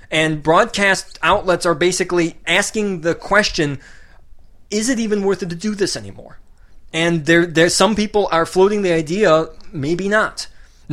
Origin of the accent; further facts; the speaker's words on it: Grand Rapids, Michigan, United States; Michigan, okay. In Grand Rapids.